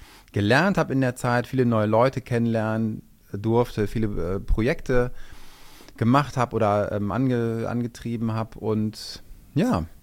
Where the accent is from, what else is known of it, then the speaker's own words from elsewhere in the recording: Düsseldorf, North Rhine-Westphalia, Germany; also born or lived in Saxony; Also ich bin Düsseldorfer, ich bin hier geboren und wollte dann irgendwann tatsächlich einfach auch wieder in die Heimat.